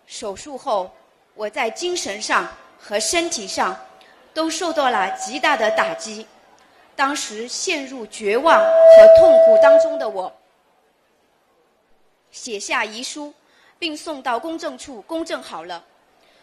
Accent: Paris, Île-de-France, France; 我来自巴黎十九区

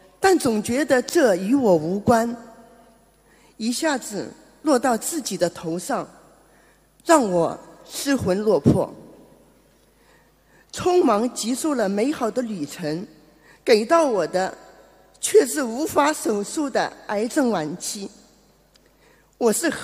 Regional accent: Shanghai, China; 我是来自上海的

